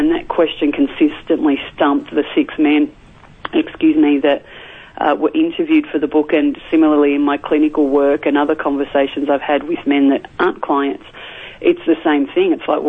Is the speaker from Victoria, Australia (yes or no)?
yes; Melbourne, Victoria, Australia; as you mentioned, I'm from Melbourne, so first thing in the morning upon getting ready to fly up to Sydney